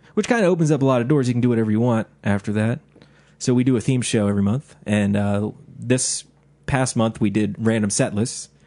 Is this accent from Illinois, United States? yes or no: no; Ellwood City, Pennsylvania, United States; born there; I was born in Elwood City, Pennsylvania.